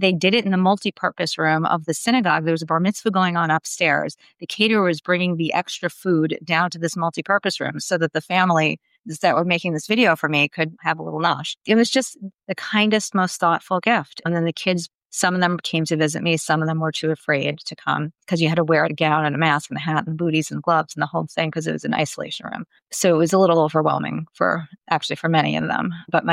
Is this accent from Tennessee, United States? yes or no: no; Queens, New York, United States; I am born and bred in Queens, New York. I grew up going to a Jewish day school, and my parents were active in our local synagogue.